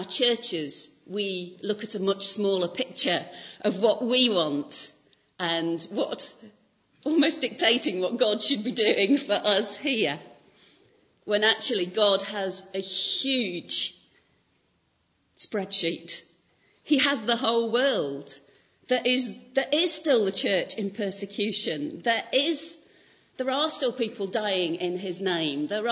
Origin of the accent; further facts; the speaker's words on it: United Kingdom; We are British, after all. It's what we do, isn't it?